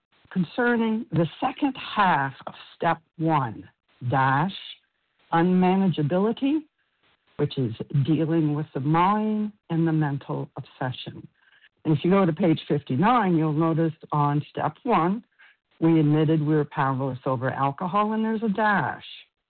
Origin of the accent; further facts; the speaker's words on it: Florida, United States; I hail from Florida.